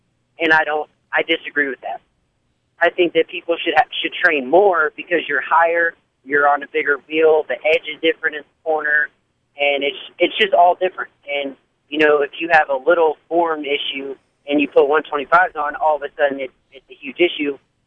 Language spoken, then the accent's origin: English; Virginia, United States; because I came from Virginia, so that region, you know, you have floors like Roanoke and the Greensboro floor